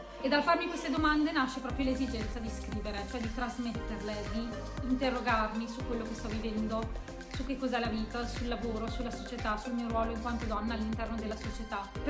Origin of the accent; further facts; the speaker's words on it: Modena, Emilia-Romagna, Italy; sono una cantautrice e vengo da Modena